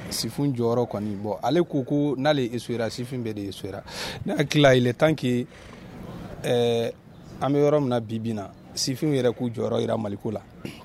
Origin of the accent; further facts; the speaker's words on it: Mopti, Mali; Moi, je suis du Massina. Je suis dans le cercle de Tenengo.